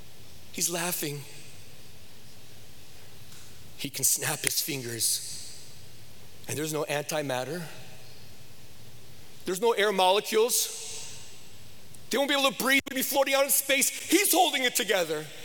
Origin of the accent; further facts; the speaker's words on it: United States; I remember growing up in America when Thanksgiving was Thanksgiving and you spent the whole day with your family.